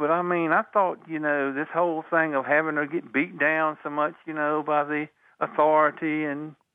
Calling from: Virginia, United States; from Virginia.

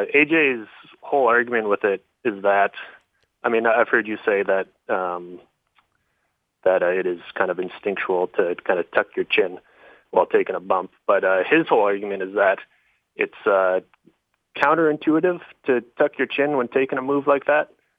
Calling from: Vancouver, British Columbia, Canada; from Vancouver.

